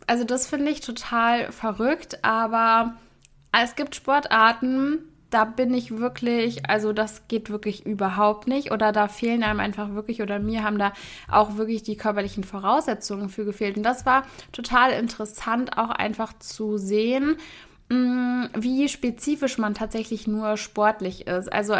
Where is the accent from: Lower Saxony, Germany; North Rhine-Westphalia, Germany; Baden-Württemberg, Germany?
North Rhine-Westphalia, Germany; Cologne; Ich komme ja auch aus Köln